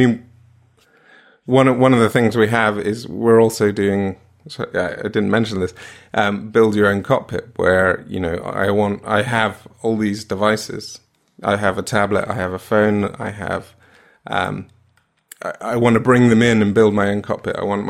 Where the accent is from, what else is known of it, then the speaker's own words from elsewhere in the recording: United Kingdom; I mean, it's not, you know, because we're amazingly brilliant, although, you know, it probably is, but to make up for my Britishness.